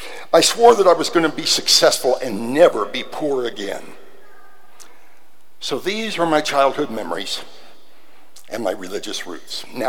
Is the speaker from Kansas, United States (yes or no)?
yes; Sabetha, Kansas, United States; I was brought up a Methodist in Sebetha, Kansas. It's a small, rural, farming community.